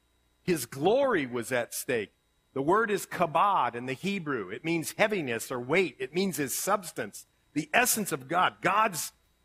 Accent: Ohio, United States; Even if it's like when I grew up in Ohio, man, you know who was Darth Vader to me?

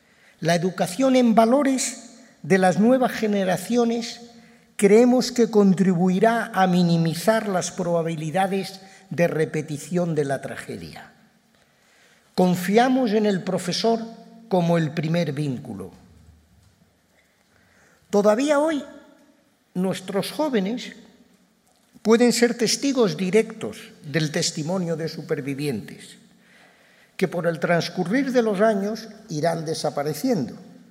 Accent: Spain; Como españoles judíos, estamos complacidos por el papel de nuestro rey y de nuestro país.

